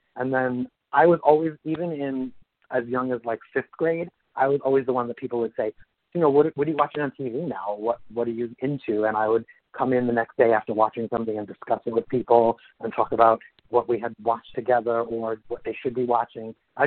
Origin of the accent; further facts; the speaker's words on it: Brooklyn, New York, United States; born there; now in Queens, United States; I was born in Brooklyn, New York, and I now live in Queens, New York most of the time.